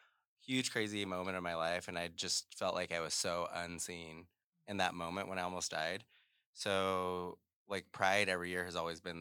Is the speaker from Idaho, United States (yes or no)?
yes; Caldwell, Idaho, United States; moved away; I was born and raised in Caldwell.